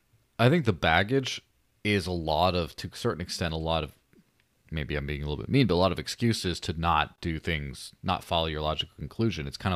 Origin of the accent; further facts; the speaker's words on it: Mexico; now in United States; like I grew up in Mexico. I remember the peso crisis of the 90s.